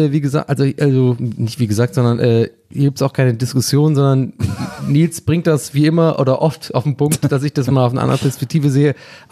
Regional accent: Ireland; moved away; als Ire, gebürtiger Ire, der da aufgewachsen ist

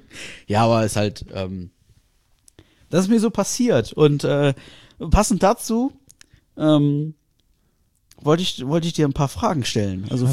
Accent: Germany; Und dann, so wie ich bin Deutscher, ich bin zahlender Kunde.

